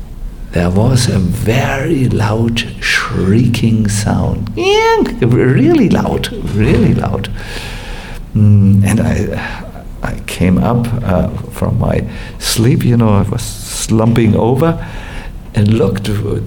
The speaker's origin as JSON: {"language": "English", "country": "Germany", "said": "Yes, we come from Germany. We are a little tough by nature."}